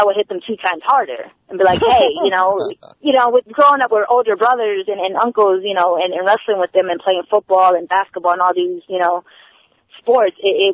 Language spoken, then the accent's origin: English; Waterbury, Connecticut, United States; Jason Knight, first of all, was in my hometown of Waterbury, Connecticut. His school was literally 10 minutes down from where I lived.